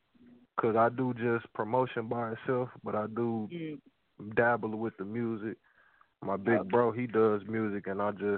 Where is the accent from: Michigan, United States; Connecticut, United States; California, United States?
Michigan, United States; Flint; But, yeah … I'm from Flint, Michigan.